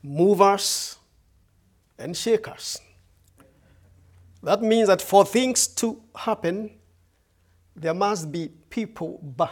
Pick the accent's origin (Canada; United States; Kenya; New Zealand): Kenya; I'm saved by the grace of God. I'm from Kenya, East Africa.